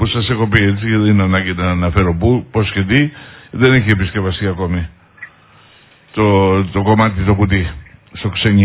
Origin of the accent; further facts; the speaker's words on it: Ionian Islands, Greece; εγώ το νησί μου που το αγαπάω, θέλω να το βλέπω καθαρό